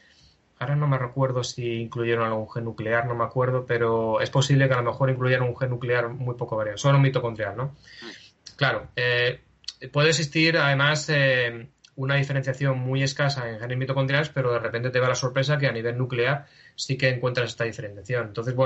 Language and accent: Spanish; Madrid, Community of Madrid, Spain; born there; also born or lived in Canary Islands; now in Asturias, Spain; Canarias para mí es mi tierra, vamos. Yo nací en Madrid y obviamente soy madrileño por eso, pero y obviamente no tengo acento canario, pero de verdad que mi alma es totalmente canaria.